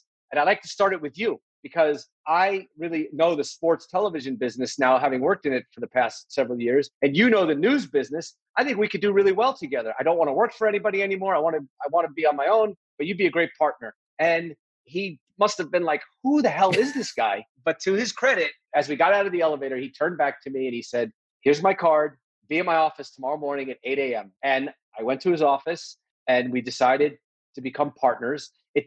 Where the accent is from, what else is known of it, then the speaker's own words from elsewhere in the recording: Woodbury, New York, United States; So I grew up in North Woodbury on Long Island